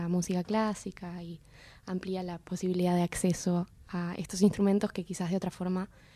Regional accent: Patagonia, Argentina; compartimos lugar de procedencia, venimos de la Patagonia, ambos.

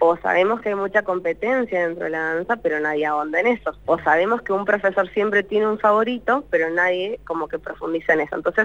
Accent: San Martín, Argentina; born there; also born or lived in Córdoba; nací acá en San Martín, pero viví 15 años en Córdoba

